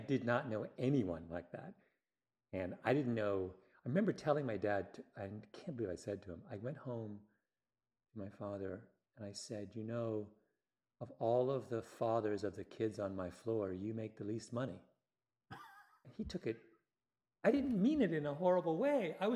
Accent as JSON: {"language": "English", "town": "Elmira", "region": "New York", "country": "United States", "tie": "born or raised there", "said": "I think one of the lessons I learned from growing up in Elmira was"}